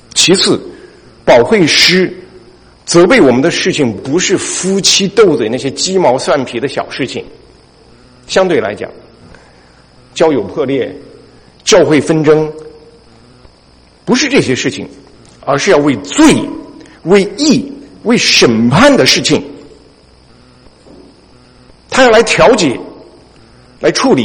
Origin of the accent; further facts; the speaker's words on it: China; 我们中国人是很讲面子的